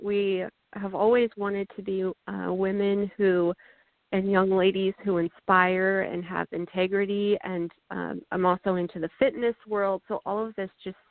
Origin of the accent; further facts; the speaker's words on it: Nebraska, United States; So I'm from Nebraska, and this is Nebraska USA Worldwide.